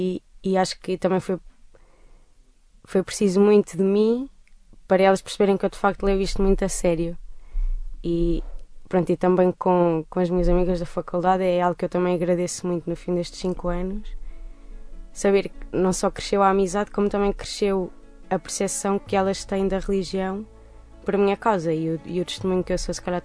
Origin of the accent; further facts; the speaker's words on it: Tomar, Santarém, Portugal; now in Lisbon, Portugal; eu venho de Tomar, é um sítio super pequenino, e de facto quando vim para Lisboa isto era assim gigante